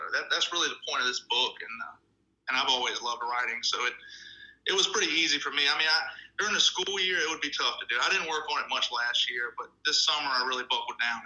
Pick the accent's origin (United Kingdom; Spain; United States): United States; Virginia; Yeah, I'm from Southeast Virginia.